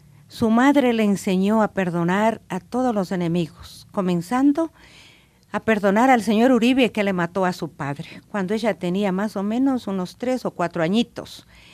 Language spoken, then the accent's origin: Spanish; Quito, Pichincha, Ecuador; born there; yo nací aquí en Quito, en el barrio La Floresta, un día 25 de abril de 1946.